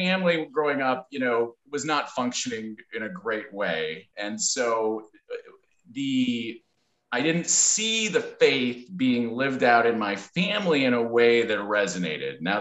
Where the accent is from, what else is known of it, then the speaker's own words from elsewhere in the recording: Milwaukee, Wisconsin, United States; So I grew up in the Midwest, in Milwaukee, and in a Catholic family, went to Catholic schools, a very kind of pale Midwestern form of Catholicism